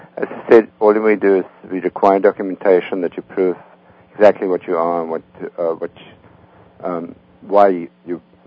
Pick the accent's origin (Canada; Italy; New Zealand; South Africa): South Africa; now in United States; I'm originally from South Africa. I'm a U.S. citizen now.